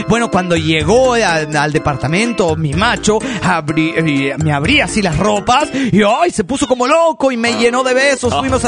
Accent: Argentina; de Argentina.

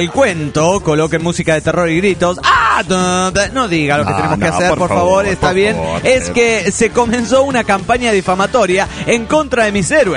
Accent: Venezuela; a mediados de los 80, los pitufos eran una sensación en mi país, Venezuela.

